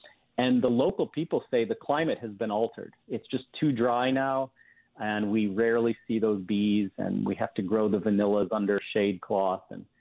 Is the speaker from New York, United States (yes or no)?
no; Michigan, United States; I grew up in Michigan, and my family, like a lot of Wisconsin families, would go up north every spring to pick morel mushrooms on our property at our hunting cabin up north.